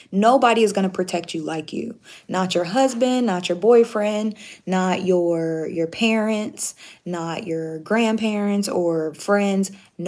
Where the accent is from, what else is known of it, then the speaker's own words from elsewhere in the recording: California, United States; I'm in California, my home state.